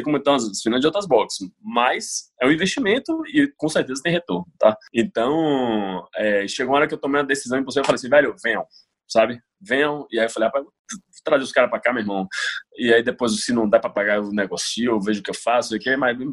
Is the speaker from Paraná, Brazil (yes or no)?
no; Salvador, Bahia, Brazil; Eu sou de Salvador